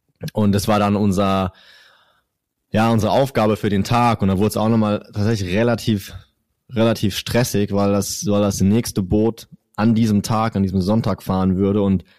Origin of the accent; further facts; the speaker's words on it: Germany; Und ich dachte, gut, ist natürlich jetzt die deutsche Botschaft. Ne? Weil ich bin ja Deutscher, habe ich mir auch gesagt.